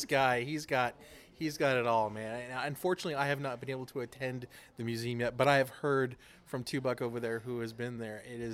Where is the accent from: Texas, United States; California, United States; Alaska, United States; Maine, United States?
California, United States; I was born and bred in the Santa Clara County and born and bred in high tech